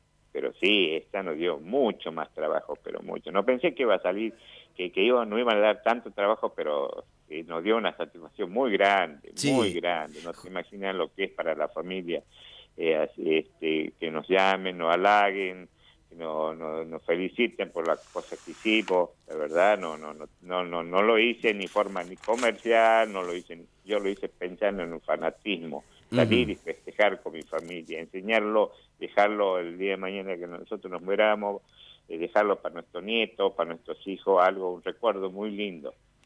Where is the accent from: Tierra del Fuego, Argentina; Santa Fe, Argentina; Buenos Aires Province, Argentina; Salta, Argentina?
Salta, Argentina; Yo soy de Salta, soy de la República de Irigoyen.